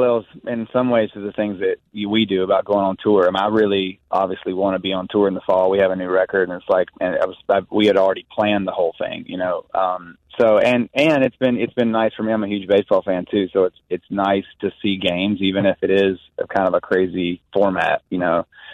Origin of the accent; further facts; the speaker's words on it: South Carolina, United States; I grew up in South Carolina, and I was